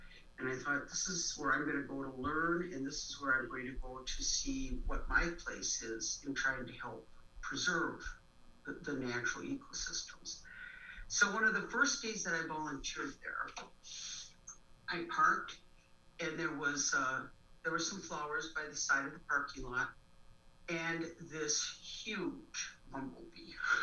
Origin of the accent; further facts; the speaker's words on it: Wisconsin, United States; now in Madison, United States; Well, I'm a lifelong Wisconsin resident. I was born up in the Fox Valley, and I went to school there. And then I moved down to Madison about 25 years ago.